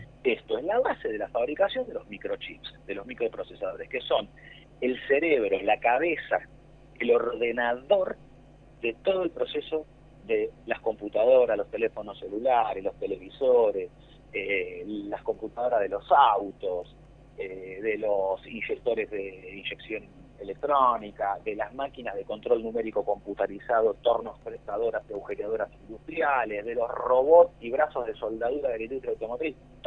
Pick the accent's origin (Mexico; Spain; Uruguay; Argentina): Argentina; Nosotros somos argentinos